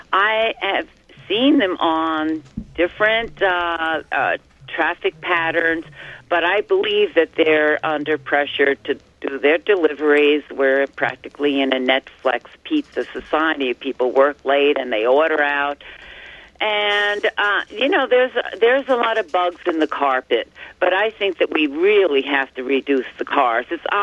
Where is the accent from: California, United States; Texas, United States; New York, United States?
New York, United States; Manhattan; I'm from Manhattan on the Upper East Side. Hi. I've lived here for 48 years.